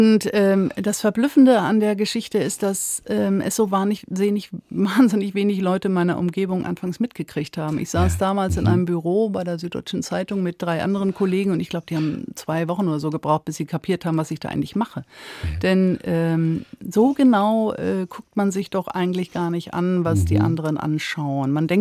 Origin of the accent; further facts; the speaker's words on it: Northern Germany, Germany; Das hätte ich als Norddeutsche, die ans Nieselwetter gewohnt ist, auch nicht gedacht, dass ich das mal sage.